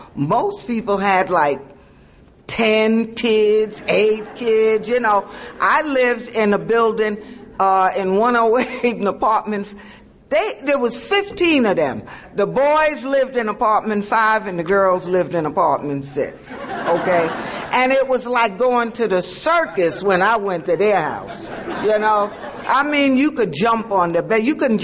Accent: New York, United States; And as I said, yes, I was born and bred in Harlem. I'm an only child.

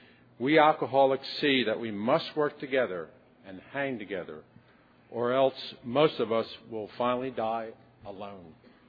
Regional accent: New York City, New York, United States; I'm originally from New York City. I grew up seeing people, homeless people

